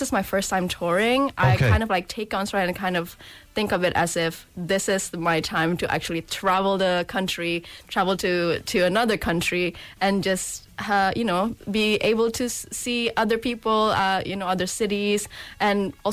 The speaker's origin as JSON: {"language": "English", "country": "Indonesia", "moved": "yes", "lives_now": "United Kingdom", "said": "because I'm not originally from the country, so I moved to the UK, like, only about 2 years ago. So I'm from Indonesia."}